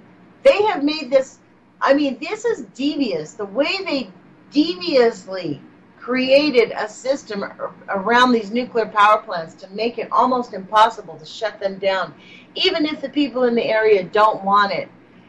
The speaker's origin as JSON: {"language": "English", "country": "United States", "said": "I consider myself a human being and an American."}